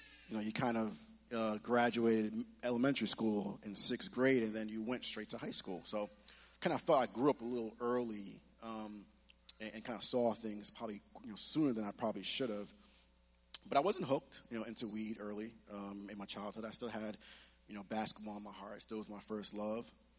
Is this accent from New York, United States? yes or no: yes; Elmont, New York, United States; also born or lived in Brooklyn; I was born in Brooklyn, winter of 85, and my parents moved me, my brother, my sister to Elmont, Long Island in 1990.